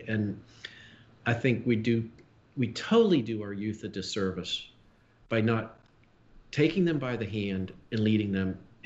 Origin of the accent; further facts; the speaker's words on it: Pittsburgh, Pennsylvania, United States; I grew up in Pittsburgh in the 70s. How could I not be? I had to be a clandestine Steelers fan when I was in Lancaster because all those Eagles fans are just, they'll kill you. But no, now that I'm down here